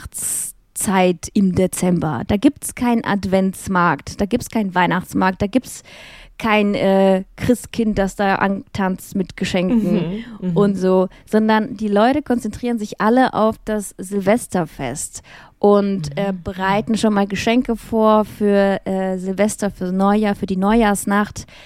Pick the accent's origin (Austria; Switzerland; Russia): Russia; Ich bin ja in Russland aufgewachsen